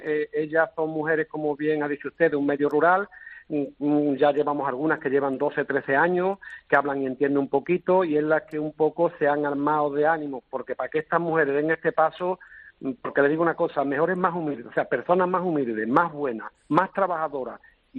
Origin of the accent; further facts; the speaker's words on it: Almonte, Andalusia, Spain; que soy de Almonte y llevo toda la vida.